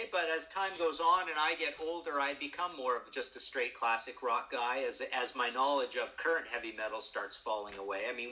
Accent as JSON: {"language": "English", "country": "Canada", "said": "I'm coming at it as a distant guy, as someone from Canada, right?"}